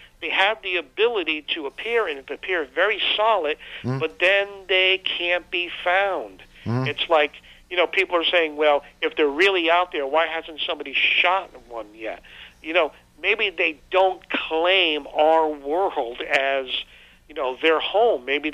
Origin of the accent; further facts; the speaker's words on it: New York, United States; accent: New York; And, I was from New York at the time, you know, and I still had the New York accent.